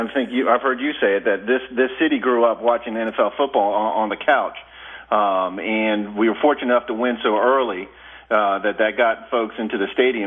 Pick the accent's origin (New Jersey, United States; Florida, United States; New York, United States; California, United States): Florida, United States; Jacksonville; I've always been an optimist about this team, born and raised in Jacksonville.